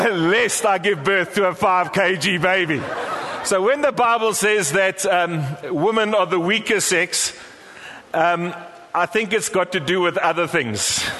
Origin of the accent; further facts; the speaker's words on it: Durban, KwaZulu-Natal, South Africa; I said, no, I'm from Durban.